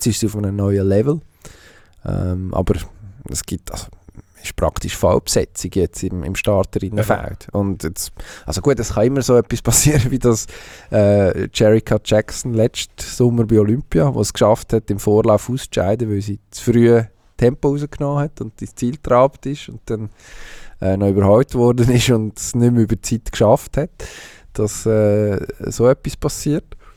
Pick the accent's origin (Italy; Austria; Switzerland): Switzerland; das wissen wir ja als Schweizer auch gut